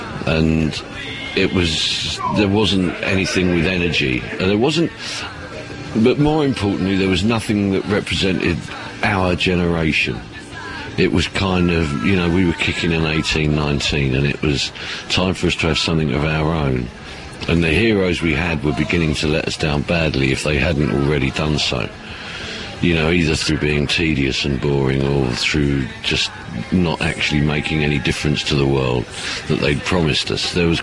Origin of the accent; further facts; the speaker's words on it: London, United Kingdom; You know, we're from London.